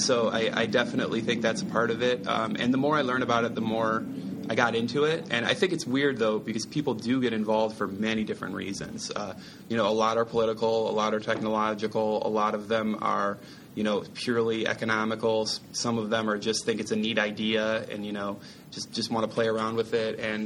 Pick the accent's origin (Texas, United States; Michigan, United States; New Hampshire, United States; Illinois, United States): Michigan, United States; Detroit; now in Atlanta, United States; I'm in Atlanta now, so I still love Detroit. It's still my hometown